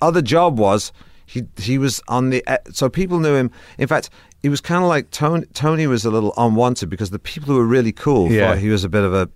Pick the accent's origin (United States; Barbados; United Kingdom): United Kingdom; Manchester, North West England; But I grew up in Manchester